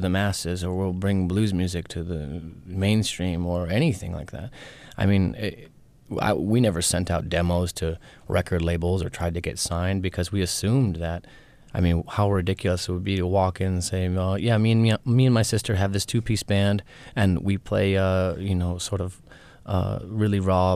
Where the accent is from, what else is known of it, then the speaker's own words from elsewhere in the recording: Detroit, Michigan, United States; I sort of transferred it to my hometown, and I used it to talk about myself. I just changed to his location from Atlanta to Detroit.